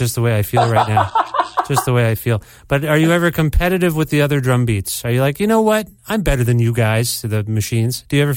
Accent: Canada; now in Edmonton, Canada; I'm Canadian.

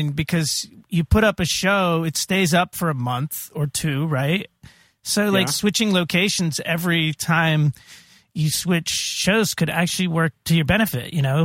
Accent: Indiana, United States; born there; Oh, so, you know, I was born in Indiana.

